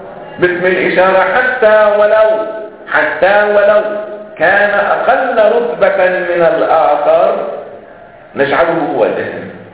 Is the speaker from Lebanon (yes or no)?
yes; Lebanon